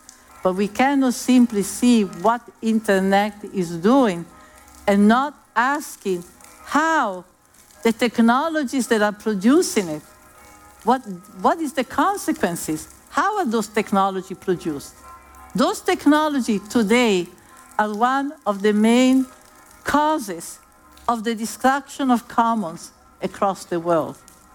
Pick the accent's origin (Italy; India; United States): Italy; I come from Italy and we have so many songs